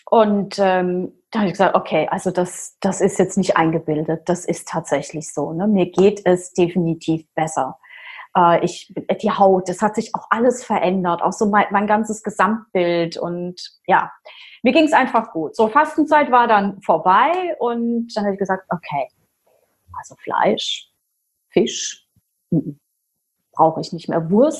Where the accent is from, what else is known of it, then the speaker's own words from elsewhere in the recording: Rhineland-Palatinate, Germany; Ich komme aus der Pfalz.